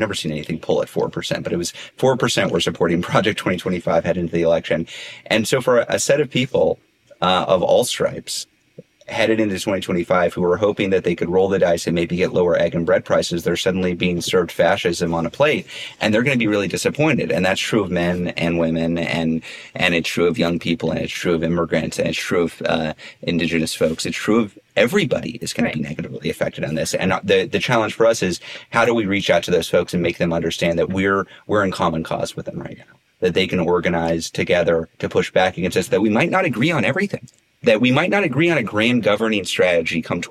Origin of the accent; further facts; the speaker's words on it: Deep South, United States; I'm from the Deep South, and one thing those mega churches really get right is they reserve the parking spots at the front for people who had never been there before.